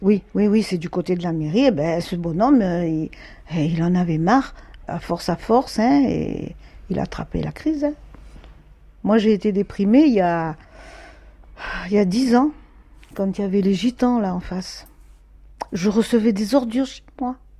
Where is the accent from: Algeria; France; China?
Algeria; Oran, Oran Province; Nous, on n'est pas des étrangers, on est des Français, hein. Hein. Parce que moi, je suis d'Oran.